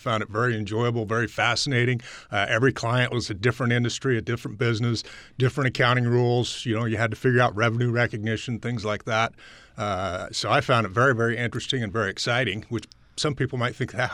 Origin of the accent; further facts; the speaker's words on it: Idaho Falls, Idaho, United States; I grew up in Idle Falls primarily, so ISU was kind of a natural fit.